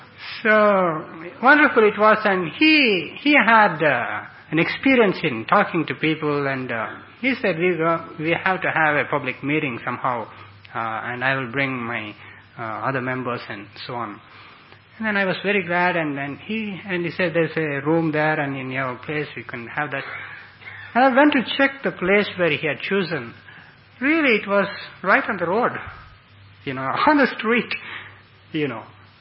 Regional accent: India; English is a second language; since I'm coming from India. So there are a lot of Hindus in India

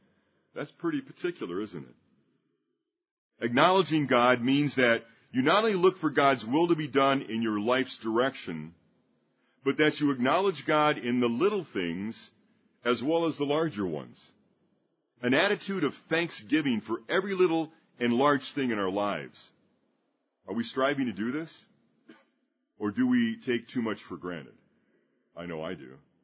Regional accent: Southfield, Michigan, United States; I was born January 1st, 1950. I grew up in Southfield, Michigan, where, as a young boy of 12 in sixth grade, I made a lifelong friend named David Hawk.

